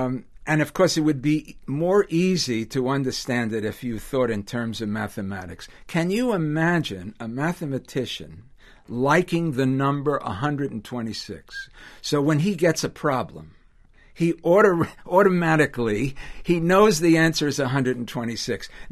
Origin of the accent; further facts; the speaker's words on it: New York, United States; I'm a New Yorker, and that's N-O-O-Y-A-W-K-A.